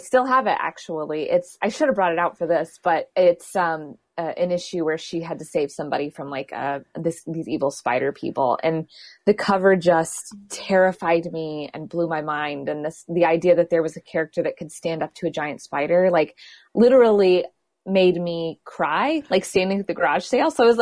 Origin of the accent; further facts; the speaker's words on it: Amo, Indiana, United States; Well, I grew up in Indiana in a small town called Amo. And I had kind of an idyllic childhood growing up.